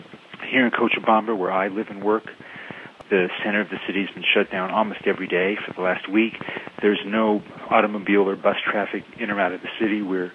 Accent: California, United States; I'm an American. I'm from California.

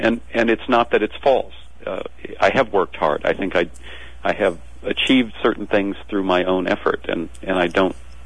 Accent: North Dakota, United States; I was born and raised in North Dakota. I don't come from terribly, rich background, sort of lower middle class when I was younger and eventually kind of middle class.

